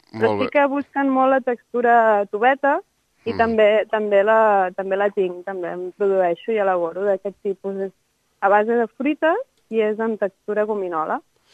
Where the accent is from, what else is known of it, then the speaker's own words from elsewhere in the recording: Palafrugell, Catalonia, Spain; accent: Empordanese-Mallorcan; moved away as an adult; now in Mallorca, Spain; Jo originalment de Palafrugell, a l'Empordà, sí. A la Costa Brava, uh-huh. i ara mateix estic fent experiència a Mallorca des de fa un any, del juny passat.